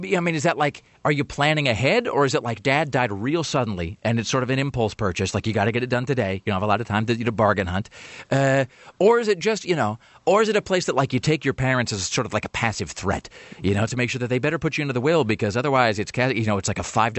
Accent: Kennewick, Washington, United States; And I got to tell you, growing up in Kennewick, here's the other thing.

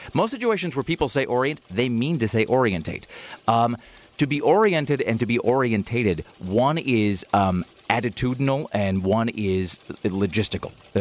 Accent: United States; But of course, I'm an American trying to be smarter than I really am

